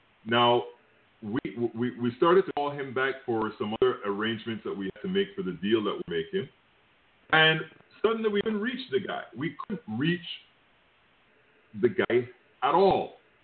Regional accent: Panama; All he knew is that I was from Panama.

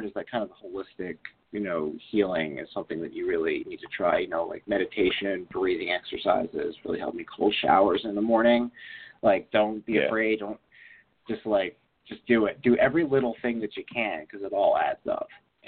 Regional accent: East Coast, United States; I'm from the East Coast, so, like, I spent a lot of time on the East Coast

